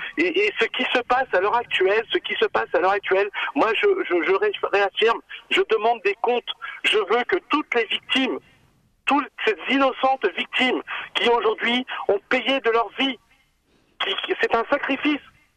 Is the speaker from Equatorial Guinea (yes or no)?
no; France; Je suis français, républicain, laïque. Je suis musulman.